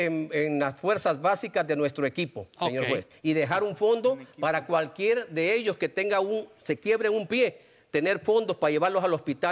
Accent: Honduras; Yo soy hondureño, señor juez.

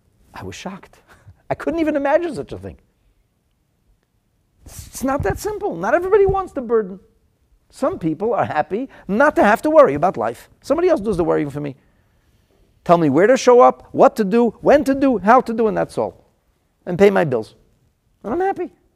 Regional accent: United States; You know, I'm a kid. I grew up in the United States.

